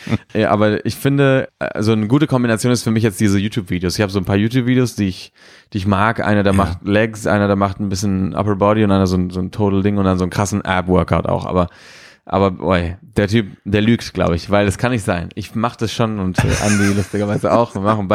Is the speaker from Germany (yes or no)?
no; Barcelona, Catalonia, Spain; also ich bin ja in Barcelona groß geworden, für die Leute, die es nicht wissen.